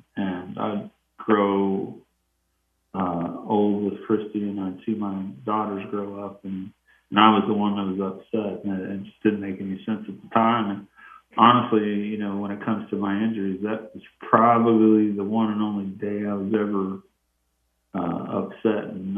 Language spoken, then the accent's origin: English; Indianapolis, Indiana, United States; So I was born in Indianapolis, raised here, and then after high school, I went off and into the Army.